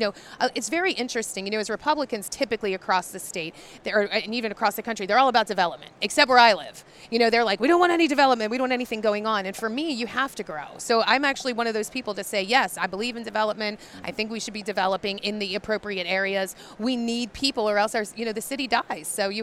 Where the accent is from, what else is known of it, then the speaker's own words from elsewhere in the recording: Catonsville, Maryland, United States; So I'm actually from Baltimore. So I'm from Catonsville.